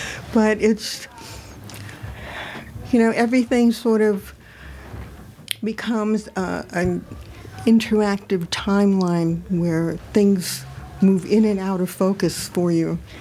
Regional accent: The Bronx, New York, United States; now in Troy, United States; I'm born and raised in the Bronx, so...

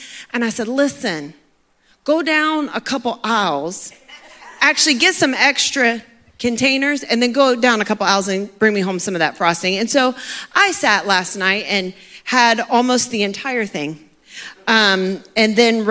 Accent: Maine, United States; and unlike some other people, I came from Maine.

